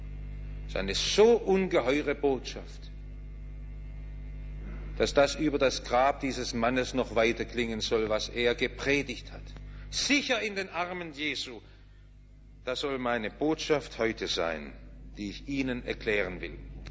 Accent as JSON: {"language": "German", "region": "Baden-Württemberg", "country": "Germany", "said": "mit ein bisschen Stolz als Schwabe dran zurück"}